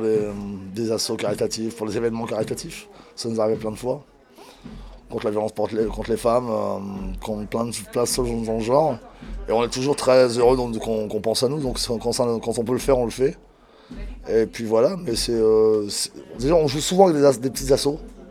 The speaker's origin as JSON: {"language": "French", "region": "Brittany", "country": "France", "moved": "yes", "said": "Je suis parti de Bretagne pour arriver dans le nord de la France."}